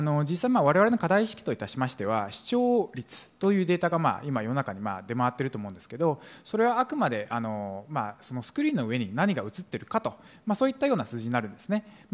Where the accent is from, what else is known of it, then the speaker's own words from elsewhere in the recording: China; now in United States; あの私は中国の出身で小学校と大学が日本なんですけど、